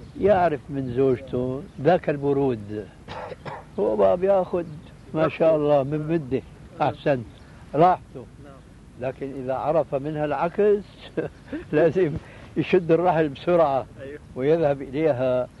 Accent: Syria; كما يقولوا عندنا في الشام

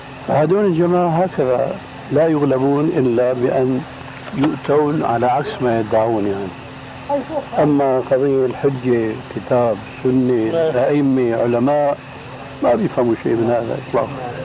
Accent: Damascus, Damascus Governorate, Syria; كان يجوا ناس عندنا في دمشق

